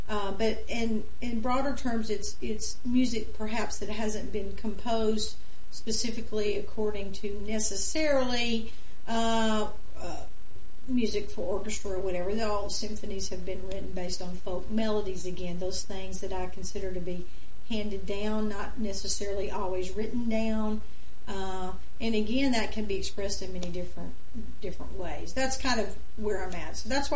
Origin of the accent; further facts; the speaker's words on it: Nashville, Tennessee, United States; In my family, I was familiar with some traditional folk music, obviously, and I'm from Nashville, and so country music.